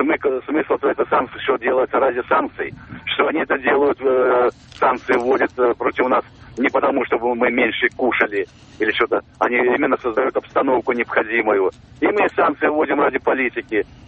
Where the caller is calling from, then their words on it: Moscow, Russia; Я из Москвы звоню.